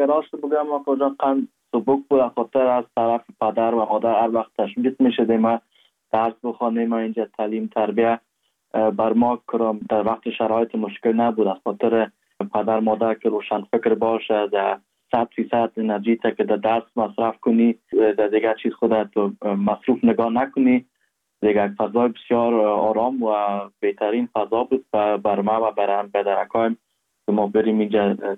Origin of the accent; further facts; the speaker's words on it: Kabul, Afghanistan; از کابل هستم. پدر جانم که مهاجر جان مردوشان از کابل هست، پدر کلانای ما از کابل هست.